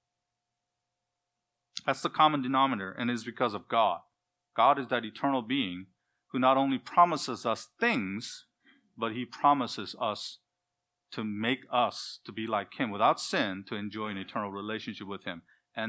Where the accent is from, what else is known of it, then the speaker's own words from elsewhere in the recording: South Korea; now in United States; I'm an immigrant from South Korea.